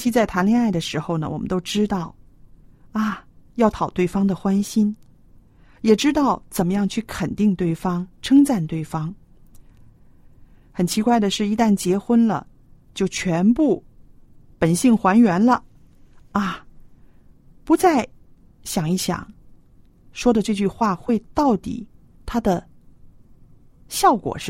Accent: China; 我们中国人造字很有意思

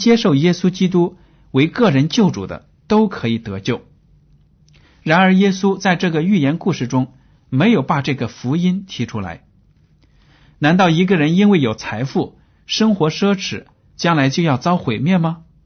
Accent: China; 这种讲法和我们中国人讲的那种善有善报恶有恶报是非常的相似的一致的

